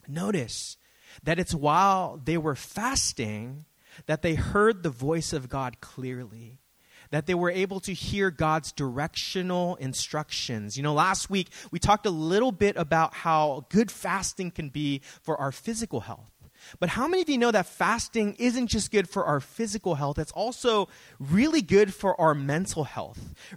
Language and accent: English; Daly City, California, United States; I grew up in Daly City.